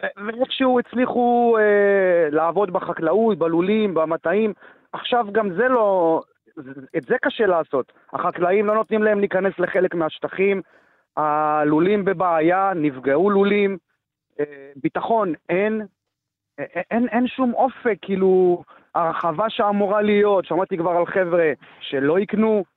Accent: Margaliot, Northern District, Israel; אני נולדתי במושב, אני דור שני כבר במושב, בניתי בית במושב

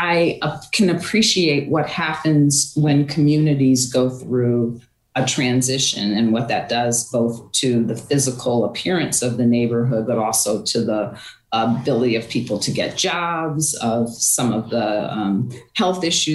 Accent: Waterbury, Connecticut, United States; I actually grew up in the north end of Waterbury, which is where I would say a large portion of the African American community lives.

